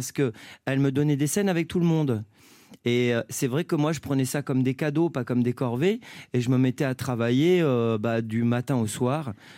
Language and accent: French; Marseille, Provence-Alpes-Côte d'Azur, France; je suis marseillais